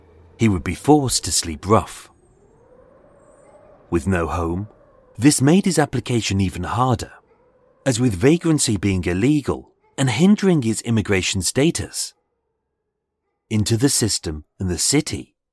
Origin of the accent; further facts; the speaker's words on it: United Kingdom; And everyone's expectations were so low, as A, we're British